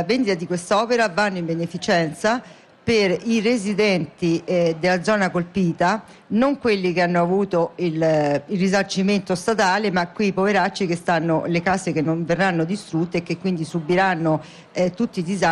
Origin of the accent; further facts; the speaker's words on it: Umbria, Italy; now in Genoa, Italy; Io non sono genovese perché sono umbra, però vivo a Genova da 20 anni